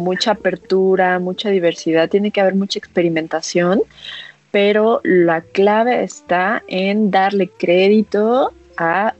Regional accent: Mexico; Entonces, digo, somos mexicanos y también se vale acercarse.

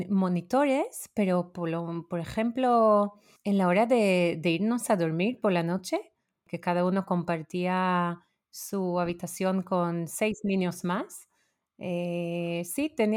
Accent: Israel; born there; Spanish is a second language; quien no me conoce, pues nací en Israel hace 46 años, ahí dentro de un kibbutz, que es una forma súper bonita de convivencia, de vivir.

